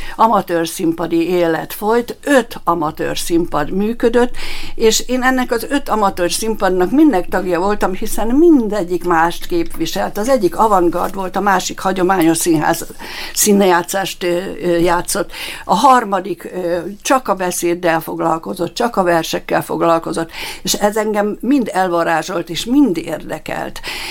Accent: Miskolc, Borsod-Abaúj-Zemplén, Hungary; born there; az én őseim a történelmi borvidékre néznek vissza, igen, tehát Tarcarról származom, bár én Miskolcon születtem, de a szüleim és az őseim, azok tarcaliak, visszakerestem a családfát, tehát mindig is tarcaliak voltak, és reformátusok voltak, az ötvösök

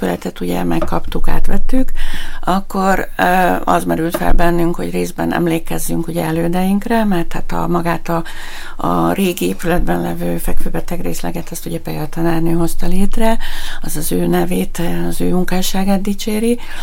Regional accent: Borsod-Abaúj-Zemplén, Hungary; amikor ide kerültem a Miskolcra, hiszen én itt születtem, zempléni vagyok

